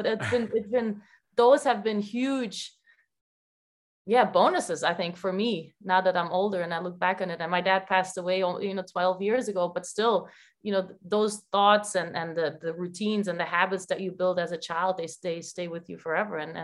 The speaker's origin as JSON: {"language": "English", "country": "Belgium", "second_language": "English", "moved": "as an adult", "said": "I'm from Belgium. I never moved out of Belgium until last year."}